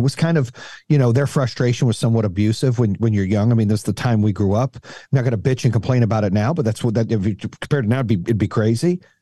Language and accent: English; Phoenix, Arizona, United States; And it's kind of where I grew up in Phoenix, right? I grew up with all of my homies and essays there. Like, that was my fucking home.